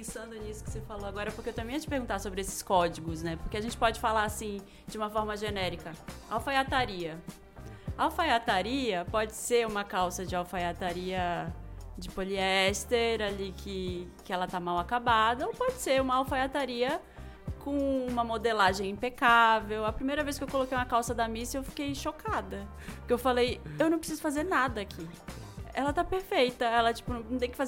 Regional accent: Belém, Pará, Brazil; eu também não sou daqui, eu sou de Belém, do Pará.

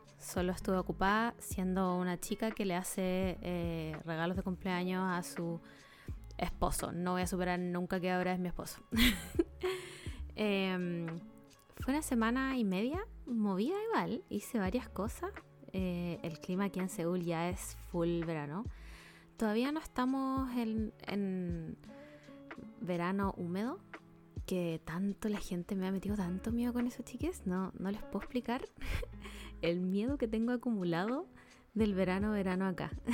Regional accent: Chile; Y nosotros somos chilenos

